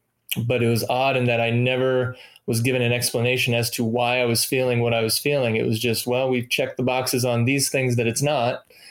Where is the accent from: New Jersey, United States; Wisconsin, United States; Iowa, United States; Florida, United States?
Iowa, United States; growing up in Iowa, small town, Friday night lights were a big thing.